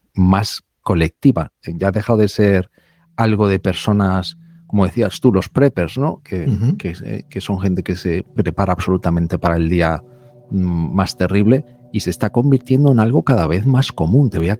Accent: Spain; now in United States; yo soy español de pro, aunque vivo fuera, y por vivir donde vivo, si quieres empezamos por donde tengo la residencia actual, que es en Estados Unidos.

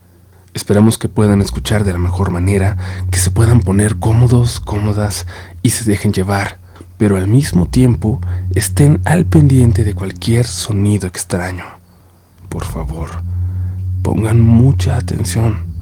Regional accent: Mexico City, Mexico; Soy de la Ciudad de México, más específicamente de la Gustavo Madero.

